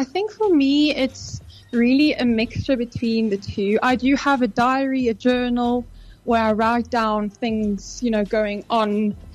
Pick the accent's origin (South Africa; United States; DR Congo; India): South Africa; Randburg, Gauteng; Yes, born and raised in Randburg, Johannesburg.